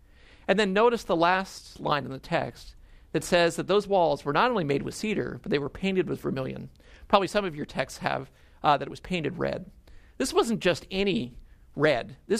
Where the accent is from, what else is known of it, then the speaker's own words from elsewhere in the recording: California, United States; I mean, I came from Southern California. I mean, if you say woe, it's more, whoa, dude, surf's up.